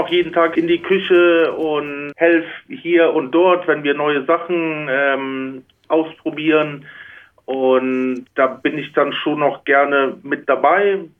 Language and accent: German; Bonn, North Rhine-Westphalia, Germany; now in Canberra, Australia; Ja, Canberra erinnert mich sehr an Bonn, wo ich groß geworden bin.